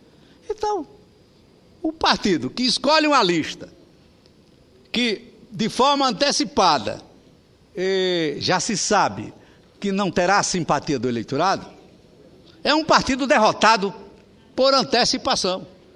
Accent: Northeast Region, Brazil; pelo menos é lá no meu estado, lá no meu Nordeste.

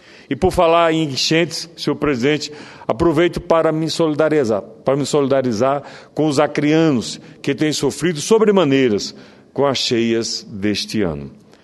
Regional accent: Northeast Region, Brazil; Sou nordestino, convivo com longos períodos de estiagem

